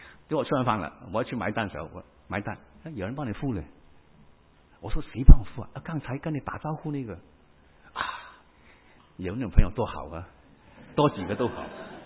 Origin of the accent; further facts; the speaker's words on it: Hong Kong; 跟他们因为我是香港来的嘛，